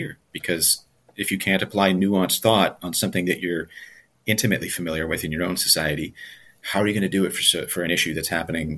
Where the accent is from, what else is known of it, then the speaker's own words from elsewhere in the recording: Canada; moved away as an adult; And I got out here and I'm meeting all these people from all over the world. And I'm like, yeah, I'm from Canada.